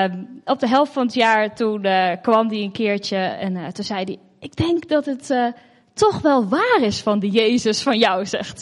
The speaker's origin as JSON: {"language": "Dutch", "town": "Lunteren", "region": "Gelderland", "country": "Netherlands", "said": "ik kom uit Lunteren en ik werk ook op een school daar."}